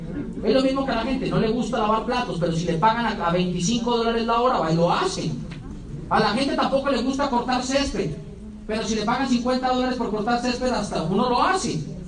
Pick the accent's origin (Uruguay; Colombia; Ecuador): Colombia; cuando yo entré en mi país, en Colombia